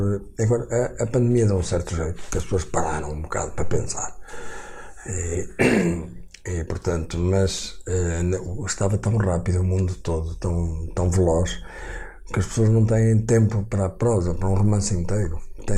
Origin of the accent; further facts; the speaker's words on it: Lamego, Viseu, Portugal; accent: Trás-os-Montes e Alto Douro; also born or lived in Vila Real; eu tenho um sotaque de Trás-os-Montes, de Alto Douro, se quiser, porque sou de Lamego e depois fui para Vila Real e, portanto, não tenho um bom sotaque.